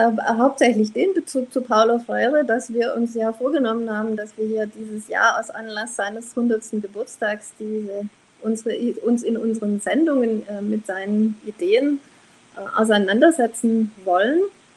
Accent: Germany; born there; also born or lived in France / South Africa; Also ich bin, wie gesagt, in Deutschland geboren und habe dann sehr, sehr lange in Frankreich gelebt und dann eben in Südafrika.

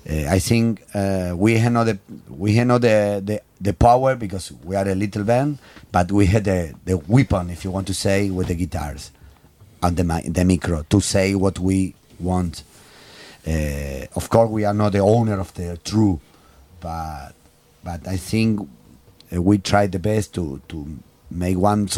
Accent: Argentina; English is a second language; just because I come from Argentina, so I born with this, you know.

